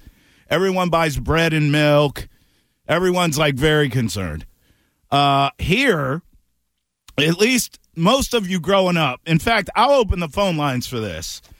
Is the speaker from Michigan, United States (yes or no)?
no; Maryland, United States; now in Boston, United States; Like, I'm from Maryland, right?